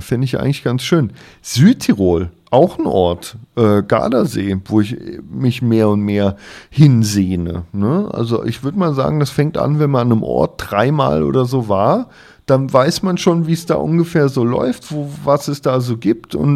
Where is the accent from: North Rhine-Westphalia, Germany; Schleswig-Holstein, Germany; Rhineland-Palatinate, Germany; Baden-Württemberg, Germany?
Rhineland-Palatinate, Germany; now in Munich, Germany; Und hier in München, das ist ein Zuhause, aber auch in der Mosel, meine Heimat, ist immer noch ein Zuhause, wo mich jeder kennt.